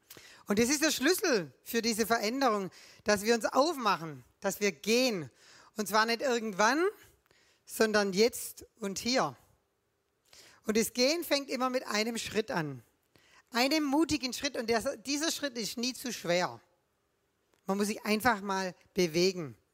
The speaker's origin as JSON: {"language": "German", "town": "Nagold", "region": "Baden-Württemberg", "country": "Germany", "said": "Ich komme aus Nagold, hier aus dieser kleinen Stadt."}